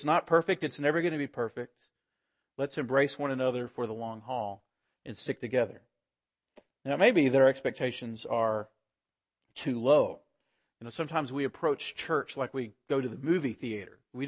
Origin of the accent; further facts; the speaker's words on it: Texas, United States; I'm from West Texas, and that show perfectly hits what culture of West Texas is like.